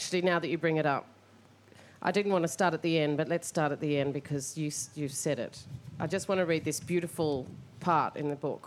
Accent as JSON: {"language": "English", "country": "Australia", "said": "I'm from the Arrernte and Kalkaroon peoples. But I've also..."}